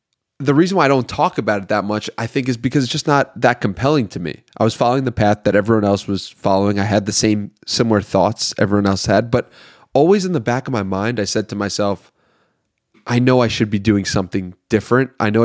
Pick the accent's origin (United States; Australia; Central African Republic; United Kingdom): United States; Long Island, New York; But I came from New York, Long Island, New York.